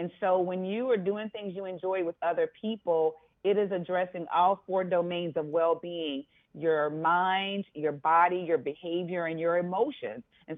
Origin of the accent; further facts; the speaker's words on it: the South, United States; You know, I'm from the South, and they would say, you know, a dog does not bark at a non-moving car.